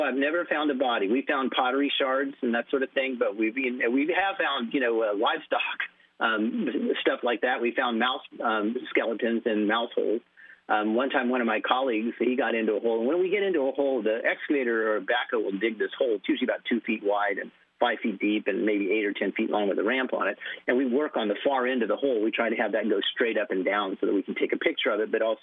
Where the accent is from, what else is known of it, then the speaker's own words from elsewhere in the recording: New Mexico, United States; I grew up in New Mexico, and I went to New Mexico State University.